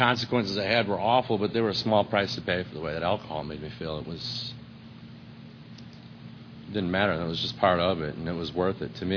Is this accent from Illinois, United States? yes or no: yes; Illinois, United States; I grew up outside Chicago. A really normal, great childhood.